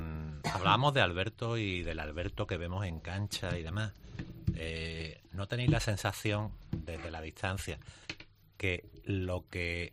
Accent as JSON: {"language": "Spanish", "town": "Málaga", "region": "Andalusia", "country": "Spain", "said": "somos todos más malagueños que el cerachero"}